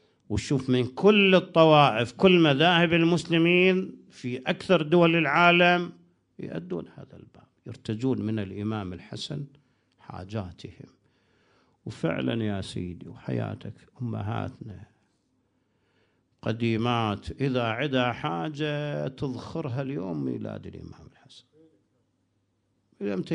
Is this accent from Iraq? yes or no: yes; Iraq; شوفها هناك يسمونها عندنا بالعراق ماجينة، وهنا يسمونها قرقعان